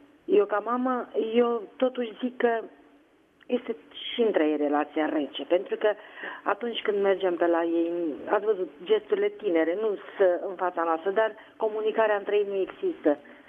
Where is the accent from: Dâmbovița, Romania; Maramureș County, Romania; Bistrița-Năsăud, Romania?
Dâmbovița, Romania; Târgoviște; din Târgoviște.